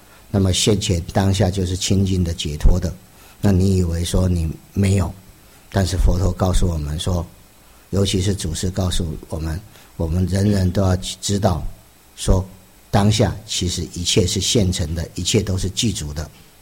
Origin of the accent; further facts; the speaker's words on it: Taiwan; 意思就是用我们台湾话